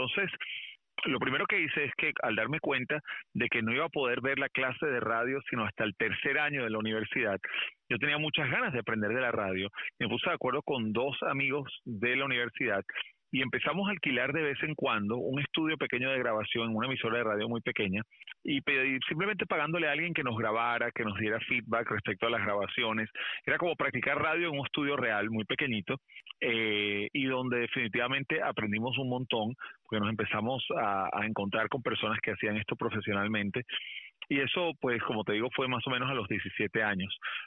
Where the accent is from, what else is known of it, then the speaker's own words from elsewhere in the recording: Venezuela; born there; se decidieron a establecerse en Venezuela donde yo nací. Así que pues nací de una mezcla interesante, como te digo, de la cultura cubana muy arraigada en Venezuela, de la cultura y todo el sabor colombiano también